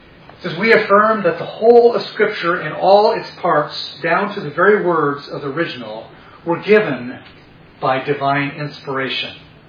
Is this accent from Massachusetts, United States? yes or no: no; Bremerton, Washington, United States; Born and raised in Bremerton, moved back here 20 years ago.